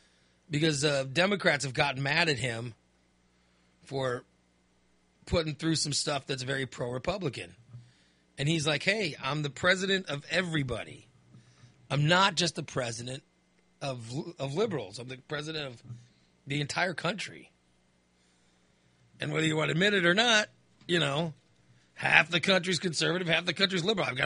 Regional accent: Chicago, Illinois, United States; born there; I was born in Chicago. And I'm second generation American on my mother's side.

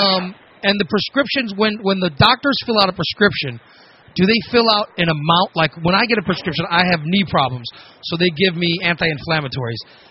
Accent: Illinois, United States; I'm from Illinois. We don't have legalized marijuana here.

